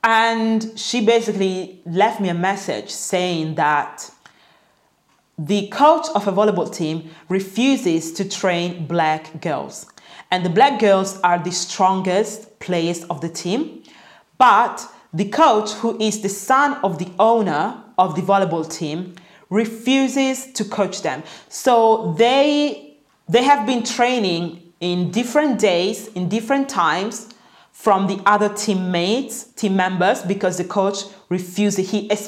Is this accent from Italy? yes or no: yes; Italy; I used to hear racist things even when I was, you know, a kid growing up in Italy.